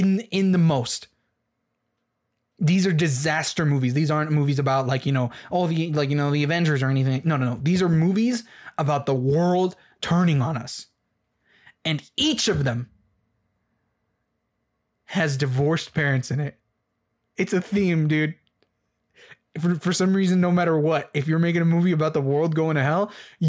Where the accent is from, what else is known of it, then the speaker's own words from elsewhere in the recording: New York, United States; accent: Brooklyn; My accent is very Brooklyn, right?